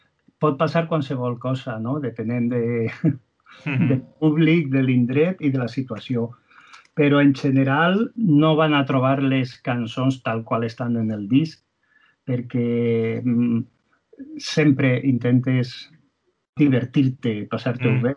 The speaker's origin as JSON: {"language": "Catalan", "region": "Valencian Community", "country": "Spain", "first_language": "Valencian", "said": "el meu projecte és en valencià, en la meva llengua."}